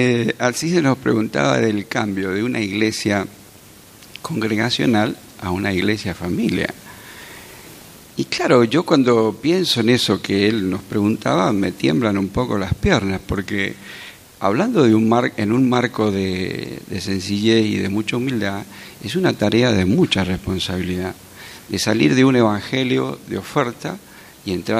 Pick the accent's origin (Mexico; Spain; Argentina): Argentina; Mendoza; born there; yo nací de casualidad en Mendoza. Mi papá era cordobés. Así que bueno, en esas escapadas a Mendoza, bueno, conoció a mi mamá y nací yo. Así que hay algo que me tira acá en Mendoza, la verdad.